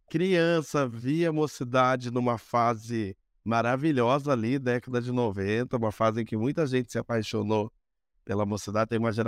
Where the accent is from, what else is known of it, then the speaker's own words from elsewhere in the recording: Volta Redonda, Rio de Janeiro, Brazil; Mas eu não sou do Rio, eu sou do interior do estado, Volta Redonda